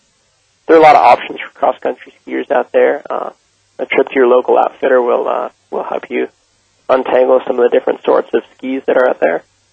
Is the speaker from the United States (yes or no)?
yes; Maine, United States; Growing up in Maine was a great experience in that I got to go winter camping anytime I liked